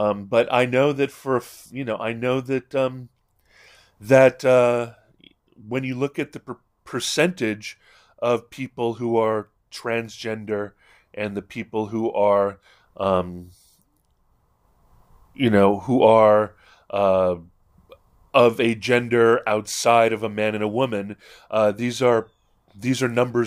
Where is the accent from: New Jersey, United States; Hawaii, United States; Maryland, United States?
Hawaii, United States; But I think that's because I grew up in Hawaii, and in Hawaii, it's always, we don't even call people Asians.